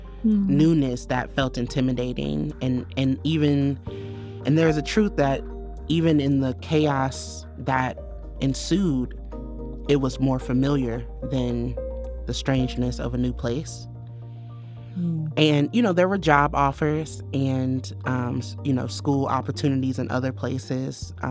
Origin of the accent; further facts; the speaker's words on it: St. Louis, Missouri, United States; Like, we are from St. Louis, so as much as I... And St. Louis is like, we live in the show me state, right?